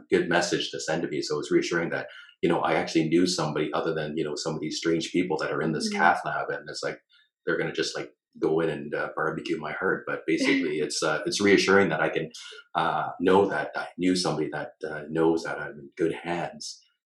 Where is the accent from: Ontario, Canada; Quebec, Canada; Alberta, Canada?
Ontario, Canada; Thunder Bay; I actually know somebody from my hometown, Thunder Bay, Kristen